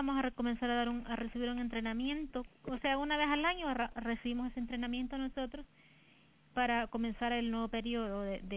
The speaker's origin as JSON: {"language": "Spanish", "town": "Chalchuapa", "region": "Santa Ana", "country": "El Salvador", "tie": "born or raised there", "said": "Yo soy de Chalchuapa."}